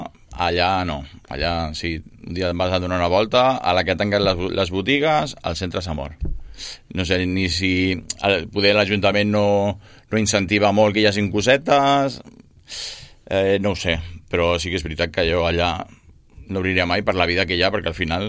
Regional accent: Terrassa, Catalonia, Spain; now in Sabadell, Spain; nosaltres som de Sabadell. Bueno, jo sóc de Terrassa, ja fa 15 anys que visc a Sabadell

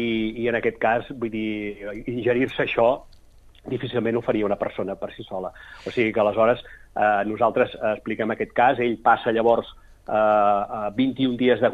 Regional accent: Igualada, Catalonia, Spain; Jo soc d'Igualada.

